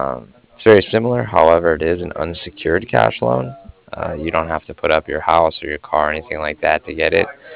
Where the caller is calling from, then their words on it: Cardiff, Wales, United Kingdom; I was calling from Cardiff, and I was calling regarding some financing that was done with TD Bank.